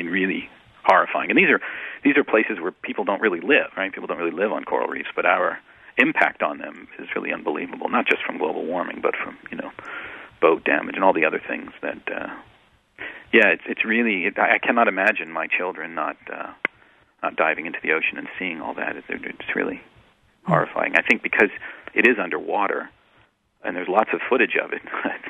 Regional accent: Florida, United States; I've been a diver my entire life. I grew up in Florida.

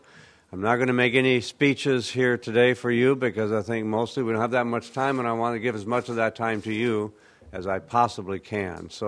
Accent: Iowa, United States; I'm from Iowa. We're shy in Iowa.

